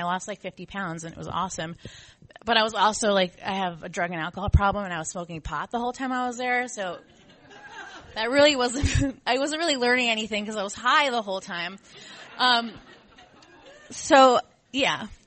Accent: New Jersey, United States; I grew up in New Jersey, and I'm Italian and Jewish.

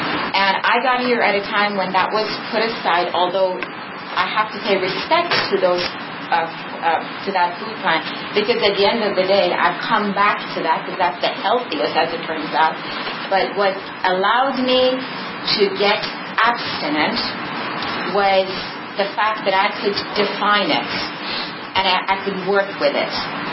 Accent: Boston, Massachusetts, United States; from Boston over here.

